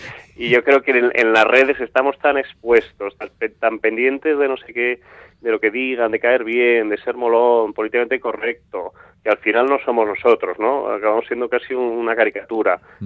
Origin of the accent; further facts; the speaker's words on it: Pamplona, Navarre, Spain; Será que soy de Pamplona y al final somos todos mucho más pudorosos